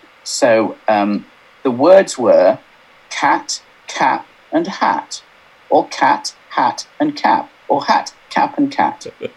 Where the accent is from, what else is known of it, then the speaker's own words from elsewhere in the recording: Chester, North West England, United Kingdom; born there; also born or lived in Hertfordshire; So I was born in Chester, but we moved around a lot. And I've lived both sides of the Pennines, up in the north, and then my family, my parents and my brother and I moved to Hertfordshire, where I finished my A-levels